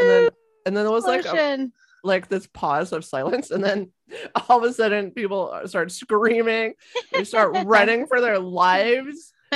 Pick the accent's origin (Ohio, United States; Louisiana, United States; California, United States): California, United States; So where I grew up down in California, I saw several.